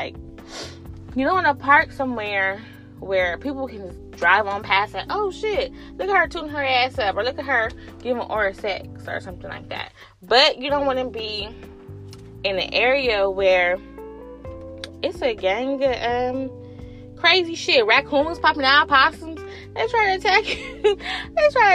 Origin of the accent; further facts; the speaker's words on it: New York, United States; accent: New York; Sorry, that's like my New York accent.